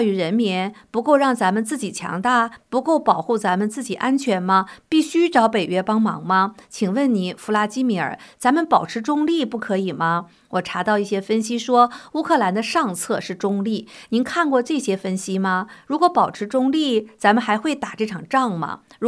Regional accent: China; 因为我们从大陆出来的人受了共产党洗脑呢

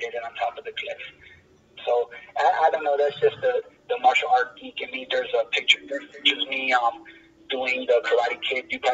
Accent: Chicago, Illinois, United States; Everybody knows I'm from Chicago.

